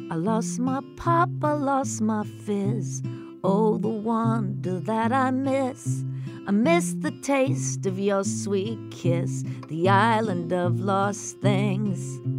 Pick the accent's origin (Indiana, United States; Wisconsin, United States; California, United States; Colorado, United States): Colorado, United States; I'm from Colorado.